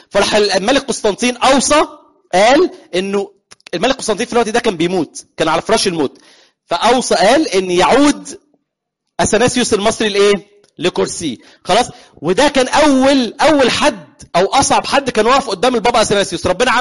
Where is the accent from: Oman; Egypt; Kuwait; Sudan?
Egypt; احنا مصريين عندنا الناس على الدينيه دي قويه جدا، واحنا ارتباطنا بالكنيسه حلو قوي.